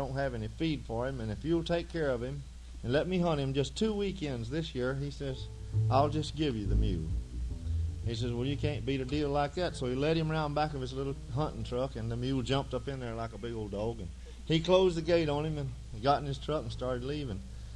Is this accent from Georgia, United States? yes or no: yes; Georgia, United States; now in West Palm Beach, United States; I'm originally from Georgia. I've lived down around West Palm Beach for a long time now